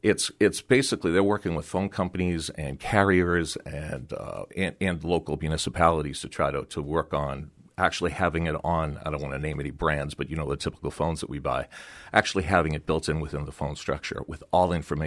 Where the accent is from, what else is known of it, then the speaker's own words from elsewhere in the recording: Boston, Massachusetts, United States; I'm from the Boston area, so I absolutely know what you're talking about.